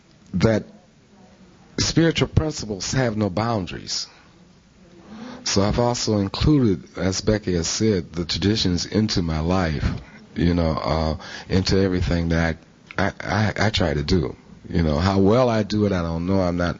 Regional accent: Detroit, Michigan, United States; I'm from Detroit, Michigan.

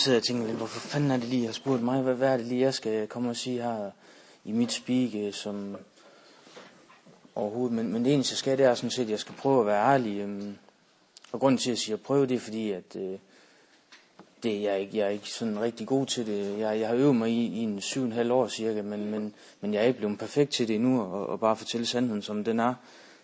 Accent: Aalborg, North Denmark Region, Denmark; jeg skulle prøve at komme hjem til min hjemby, som er Aalborg.

